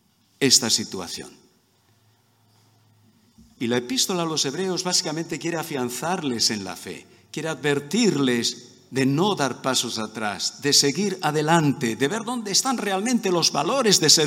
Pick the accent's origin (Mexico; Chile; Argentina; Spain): Spain; Málaga, Andalusia; born there; Originalmente soy de Málaga, aunque el habla dice que no, pero soy malagueño de nacimiento y era muy jovencito, tenía 13 años